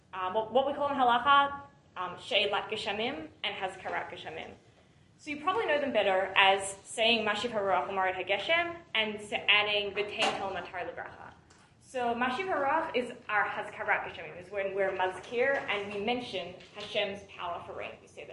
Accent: Australia; So if you haven't noticed already, I'm from Australia.

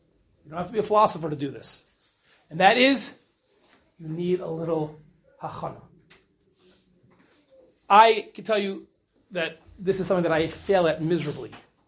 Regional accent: United States; now in Israel; I made Aliyah only 13 years ago, right? And I'm as American and, you know, non-Israeli as you can imagine

